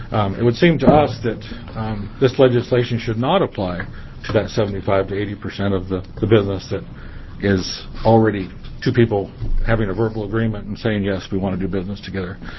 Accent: Lyons, Oregon, United States; I'm from Lyons, Oregon, up the canyon.

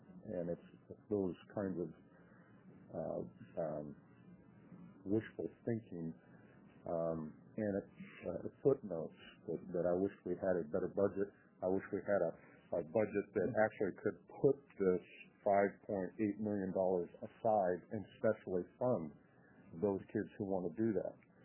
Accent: Portland, Oregon, United States; the kids that I grew up around in Northeast Portland

